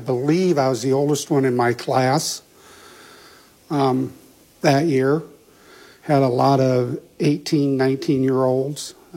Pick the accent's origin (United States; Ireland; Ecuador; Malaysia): United States; Sumner, Iowa; Grew up in Sumner, Iowa, which is in Bremer County, northeast Iowa. Went to Sumner High School, graduated there, enjoyed hunting and fishing as a kid